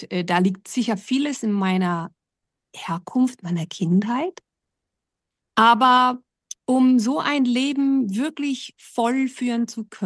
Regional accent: Basel, Basel-Stadt, Switzerland; born there; Ja, also geboren bin ich in Basel in der Schweiz als Tochter einer Kolumbianerin und eines Schweizers.

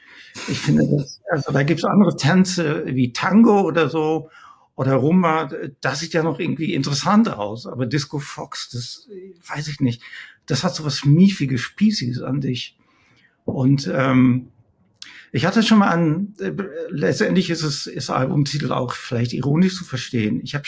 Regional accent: Netherlands; German is a second language; ich war eigentlich als Holländer, ist die englische Sprache einem noch viel, viel näher, glaube ich, wenn man in den 70ern aufwächst

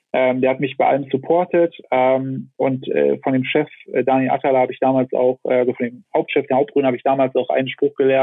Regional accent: Saxony, Germany; Ich bin in der Nähe von Leipzig groß geworden

